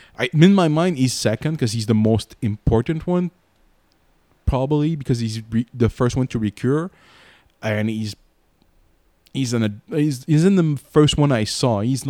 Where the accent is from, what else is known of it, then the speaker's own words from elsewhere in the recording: Canada; accent: French; first language French; English is a second language; I'm French Canadian. Give me a break.